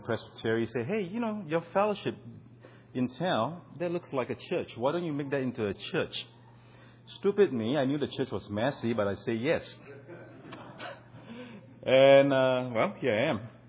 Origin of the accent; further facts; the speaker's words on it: Singapore; I'm from Singapore